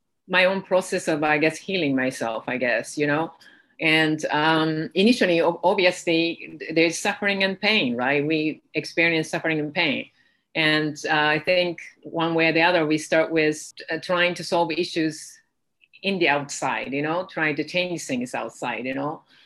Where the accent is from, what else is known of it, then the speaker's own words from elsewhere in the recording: Japan; I grew up in Japan